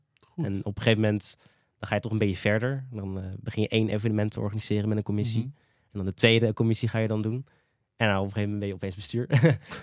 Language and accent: Dutch; The Hague, South Holland, Netherlands; Ik ben echt een Hagenees. Ik ben eigenlijk echt opgegroeid in de Schilderswijk